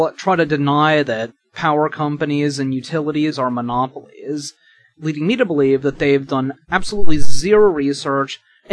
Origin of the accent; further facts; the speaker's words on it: Maryland, United States; welcome to my home state of Maryland.